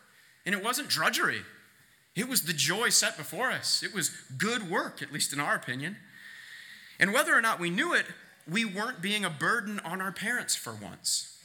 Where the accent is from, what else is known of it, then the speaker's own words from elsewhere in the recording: Kansas, United States; So I grew up on Cottontail Court in southwest Kansas, a little cul-de-sac.